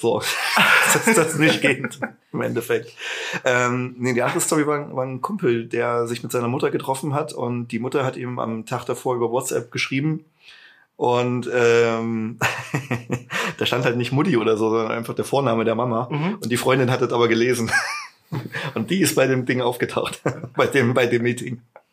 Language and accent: German; Jena, Thuringia, Germany; Hi. Ah, hi. Ja, wo kommen Sie denn her? Ich sag so, nein, ich komme aus Jena.